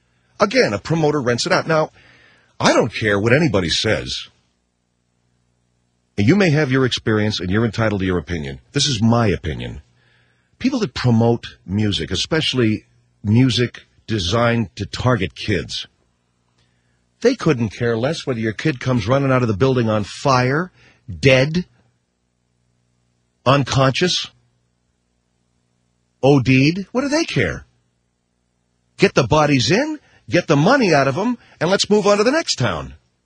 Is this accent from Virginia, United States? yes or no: no; Pasadena, California, United States; I grew up in the Los Angeles area, and this was in the late 1960s when I was in the high school period of my life